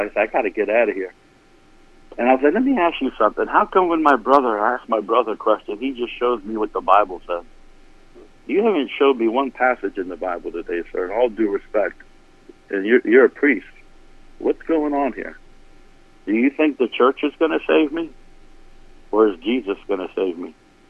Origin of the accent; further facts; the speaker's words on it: Rockville, Maryland, United States; And where I grew up in Rockville, Maryland, there's a lot of Catholic churches, so I had a lot of questions.